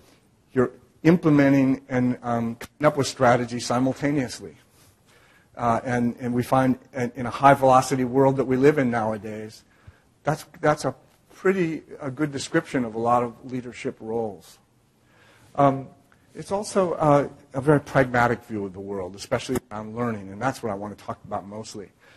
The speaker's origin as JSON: {"language": "English", "town": "Cleveland", "region": "Ohio", "country": "United States", "said": "I'm originally from Cleveland, Ohio. I live in California now, but originally from Cleveland, Ohio."}